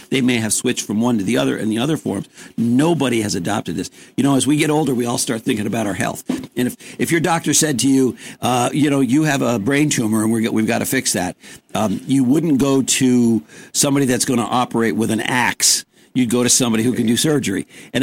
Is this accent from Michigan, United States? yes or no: no; Hadley, New York, United States; born there; now in Saratoga, United States; I mean, I wasn't born here. I was born in Hadley, but I got here as fast as I could.